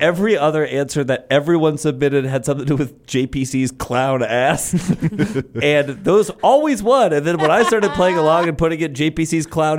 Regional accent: Iceland; I'm from Iceland, and within our breed of sheep, we have a specific subset of...

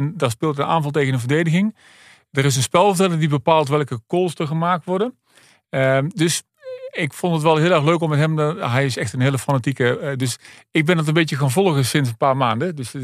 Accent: Oss, North Brabant, Netherlands; Dus ik kom uit Os.

